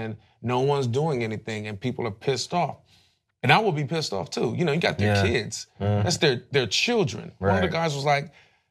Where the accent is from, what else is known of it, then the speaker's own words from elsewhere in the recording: Compton, California, United States; I was raised in Compton, so everyone, it's like, in a project